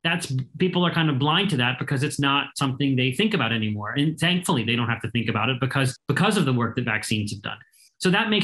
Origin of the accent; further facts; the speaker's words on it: Pittsburgh, Pennsylvania, United States; When I'm talking to you now from Pittsburgh, which is my hometown, and this is where the polio vaccine was invented by Jonas Salk.